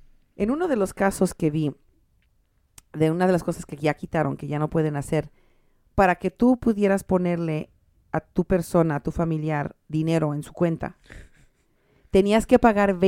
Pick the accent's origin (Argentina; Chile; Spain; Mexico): Mexico; soy una mexicana que anda cruzando fronteras, ¿no?